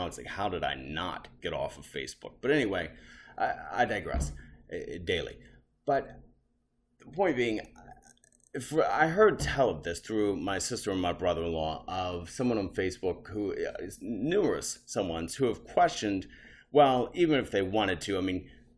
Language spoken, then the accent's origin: English; Metairie, Louisiana, United States; And I'm saying this as I'm from Metairie, but it's part of the greater New Orleans area.